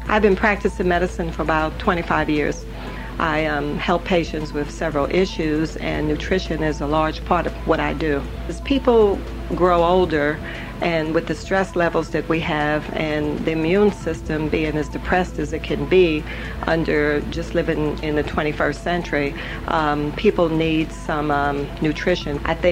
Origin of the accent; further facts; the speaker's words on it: Chapel Hill, North Carolina, United States; I'm from Chapel Hill, North Carolina.